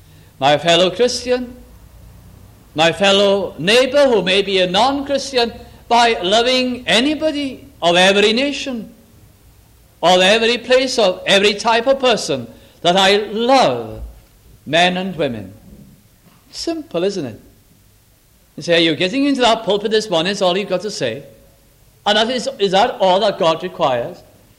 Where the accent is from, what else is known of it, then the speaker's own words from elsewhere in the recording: United Kingdom; we are, as British people, as Britain, we are then either the worst or the second, I'm not sure.